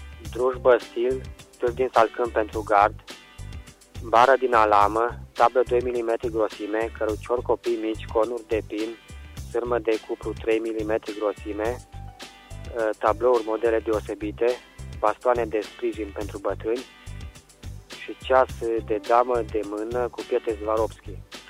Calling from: Oravița, Caraș-Severin, Romania; din Oravița.

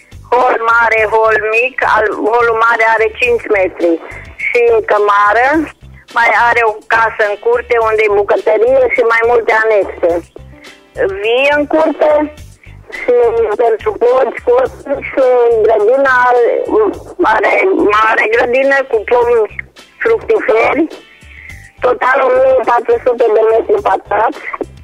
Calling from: Ferendia, Timiș County, Romania; din Ferendia

